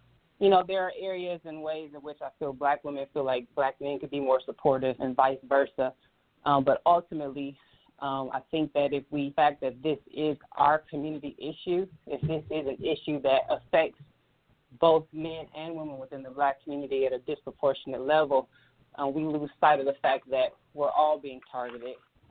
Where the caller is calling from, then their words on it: Detroit, Michigan, United States; I'm calling from Detroit.